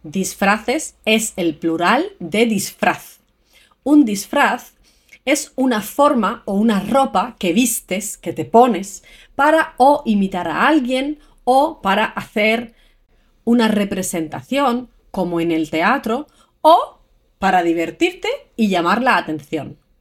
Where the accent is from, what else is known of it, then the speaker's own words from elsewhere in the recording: Andalusia, Spain; soy una andaluza muy divertida